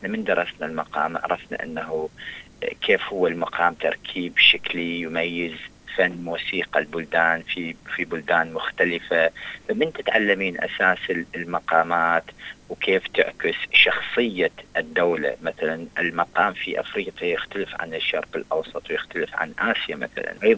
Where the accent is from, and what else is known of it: Iraq; born or raised there; now in Australia